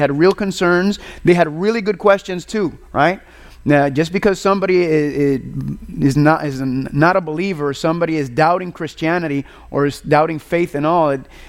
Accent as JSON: {"language": "English", "country": "Puerto Rico", "said": "I'm from Puerto Rico, so I was over in Puerto Rico"}